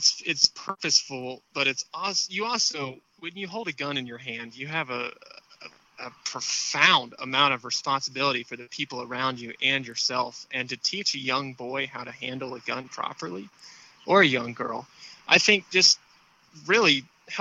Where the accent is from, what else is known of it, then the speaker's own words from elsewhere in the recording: Key West, Florida, United States; I grew up in the Florida Keys in Key West, where my dad was a fishing guide for about 15 years